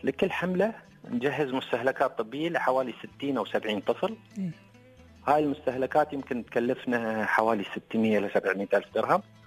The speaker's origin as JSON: {"language": "Arabic", "country": "United Arab Emirates", "said": "وحتى نستضيفهم عندنا في الامارات"}